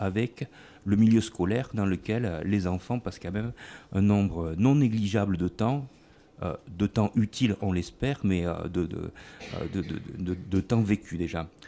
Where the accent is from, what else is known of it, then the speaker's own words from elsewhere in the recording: Nouvelle-Aquitaine, France; Comme je viens d'Aquitaine, je vais commencer par une citation d'un Aquitain aussi.